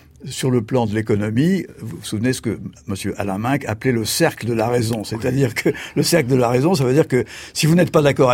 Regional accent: France; Je suis né en 1944. Donc, j'ai eu ma vie d'adolescent, etc., dans les années 60 et 70, où la pensée dominante chez nous, en France

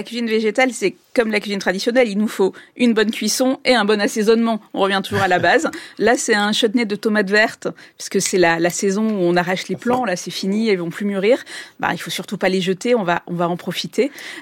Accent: Marseille, Provence-Alpes-Côte d'Azur, France; Je suis provençale.

